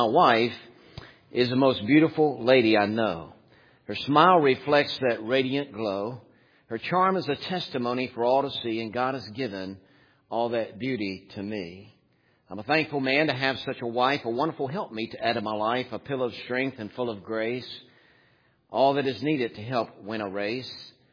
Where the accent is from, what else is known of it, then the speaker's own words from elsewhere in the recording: Lynchburg, Virginia, United States; I'm from Lynchburg, Virginia, and I used to say naked.